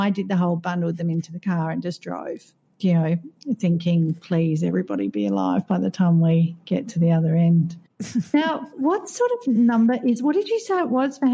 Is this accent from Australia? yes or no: yes; Australia; now in Qatar; I'm an Aussie expat based in Qatar.